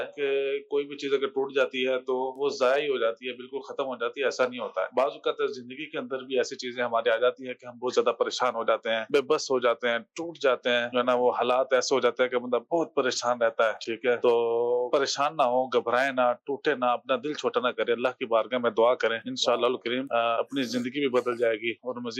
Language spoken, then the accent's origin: Urdu; Gujranwala, Punjab, Pakistan; عرض کر رہا ہوں. میرا تعلق گوجرانوالہ سے ہے.